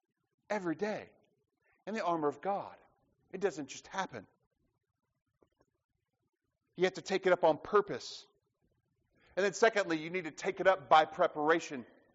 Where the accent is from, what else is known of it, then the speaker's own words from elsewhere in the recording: Alabama, United States; Listen, I grew up in South Alabama. I mean, I grew up in the woods every day.